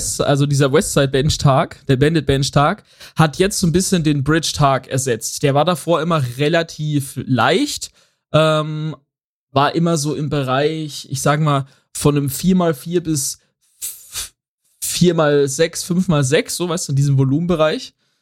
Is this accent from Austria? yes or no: yes; Austria